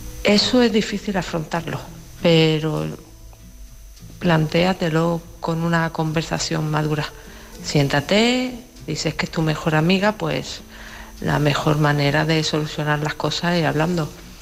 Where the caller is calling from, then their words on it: Malaga, Andalusia, Spain; de Málaga.